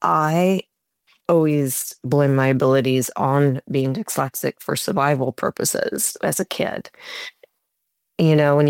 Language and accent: English; Miamisburg, Ohio, United States; I grew up in Miamisburg, Ohio, and at the time there was a little cemetery and I would go play in the cemetery.